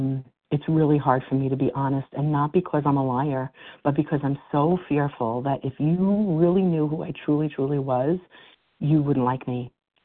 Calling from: New York, United States; I'm calling from New York.

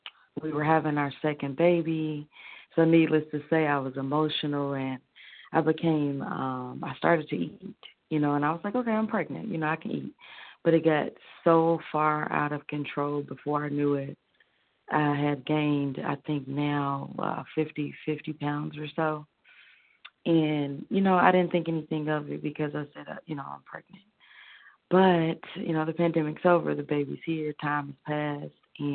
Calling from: Michigan, United States; Yes, I'm calling from Michigan.

